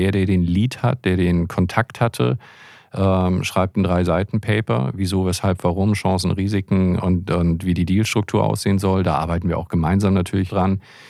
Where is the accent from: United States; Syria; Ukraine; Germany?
Germany; Hamburg; ich bin ja Hamburger